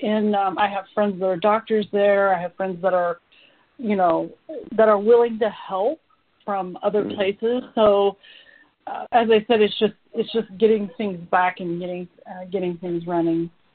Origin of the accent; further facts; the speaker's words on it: West Virginia, United States; Although I grew up in West Virginia, I didn't grow up with money.